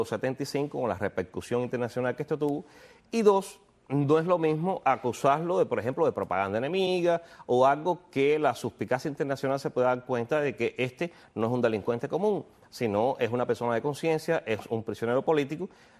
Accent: Cuba; nosotros como abogados cubanos

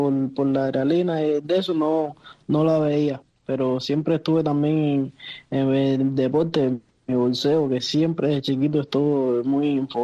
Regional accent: Cotorro, Havana, Cuba; born there; En Cotorro, en Cotorro.

